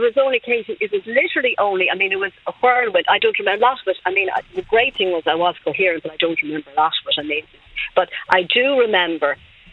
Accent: Dublin, Leinster, Ireland; now in Cavan, Ireland; I'm from Dublin, but I was brought into Cavan Hospital. I live in Cavan now at the moment.

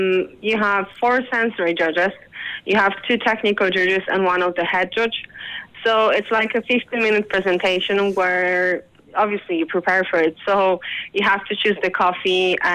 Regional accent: Poland; moved away as an adult; now in Ireland; I am originally from Poland.

